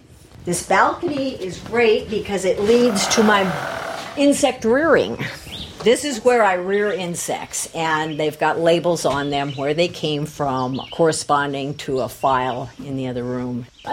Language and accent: English; Iowa, United States; I'm a retired UPS driver. I'm from Central Iowa.